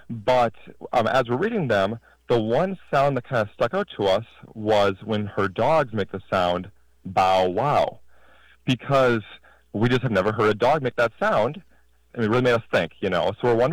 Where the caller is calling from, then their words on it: Milwaukee, Wisconsin, United States; we're calling from Milwaukee, Wisconsin.